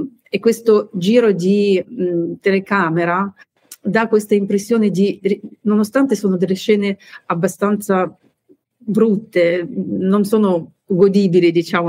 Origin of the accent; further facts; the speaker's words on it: Ukraine; Italian is a second language; io da Ucraina, da persone che ha vissuto in prima linea diciamo, la tragedia di Mariupol